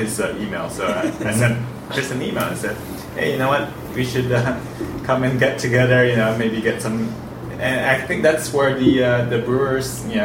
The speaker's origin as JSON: {"language": "English", "country": "Philippines", "tie": "born or raised there", "said": "I grew up in the Philippines"}